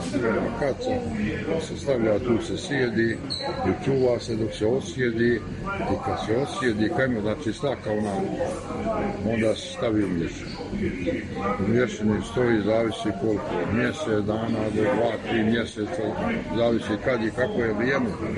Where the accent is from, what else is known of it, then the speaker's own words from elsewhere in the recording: Gacko, Republika Srpska, Bosnia & Herzegovina; Ja sam rodom tamo od Gacka, selo je do Izbori. 100 km je davde.